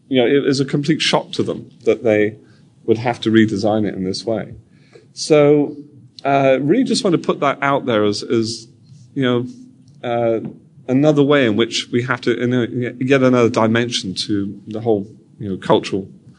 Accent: United Kingdom; Speaking as a Brit, American English has been put upon the world through computers as well.

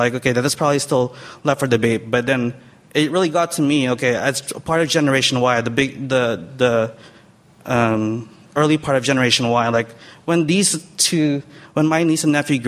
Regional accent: Los Angeles, California, United States; now in San Francisco, United States; I'm work in San Francisco now. I grew up in Los Angeles, but in actuality, I'm from the internet.

